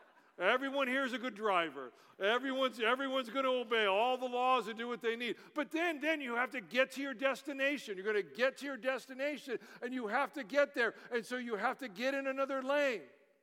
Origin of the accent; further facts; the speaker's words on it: Los Angeles, California, United States; So listen, I didn't grow up here. As many of you know, I grew up down in Los Angeles.